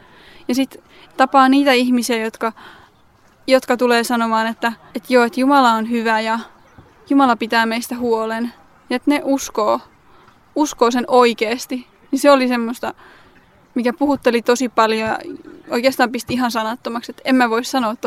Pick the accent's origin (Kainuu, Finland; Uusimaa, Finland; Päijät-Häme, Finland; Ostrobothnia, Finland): Uusimaa, Finland; Mäntsälä; ja mä tuun Mäntsälästä.